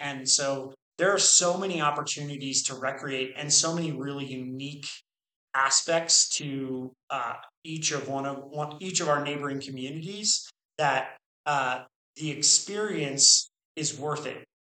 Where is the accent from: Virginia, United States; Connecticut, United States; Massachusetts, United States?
Massachusetts, United States; Boston; So, you know, I'm from Boston, so I'm very aware of, like, you know, we'll hug you, but we'll also be slapping you